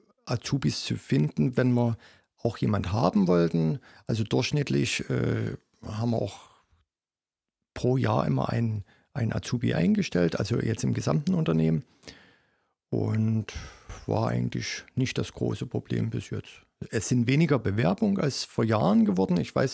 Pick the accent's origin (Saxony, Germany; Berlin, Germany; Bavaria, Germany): Saxony, Germany; Dresden; born there; now in Görlitz, Germany; Ich bin gebürtiger Dresdner und wohne und lebe seit 1993 in Görlitz bzw. Umgebung.